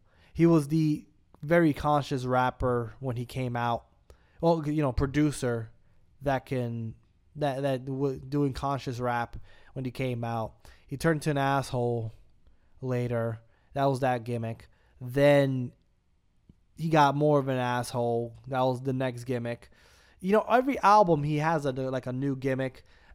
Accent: New York, United States; born there; now in Florida, United States; And, well, I live in Florida now. Yeah, I do live in Florida, guys. But me as a person who's born in New York, I do like when East Coast people win.

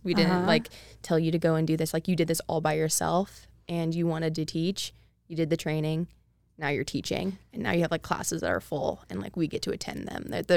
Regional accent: Eugene, Oregon, United States; Eugene, Oregon. There's nothing to do there either, so it's, like... But, like, at least I knew some people there.

